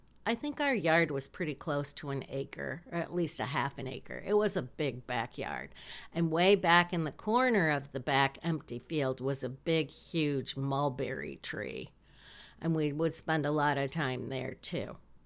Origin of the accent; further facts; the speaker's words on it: Hillsdale, Michigan, United States; I grew up on River Street in Hillsdale, Michigan. There were 9 houses on the street, actually 8 houses and 1 house trailer. It was a small little neighborhood.